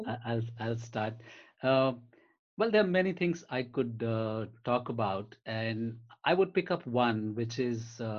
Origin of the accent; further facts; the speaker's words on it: India; I grew up in India and witnessed a lot of challenges of poverty, of inequality